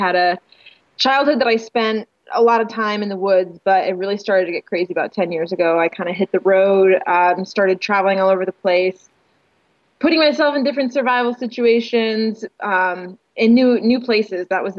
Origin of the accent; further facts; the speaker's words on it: New England, United States; I grew up in New England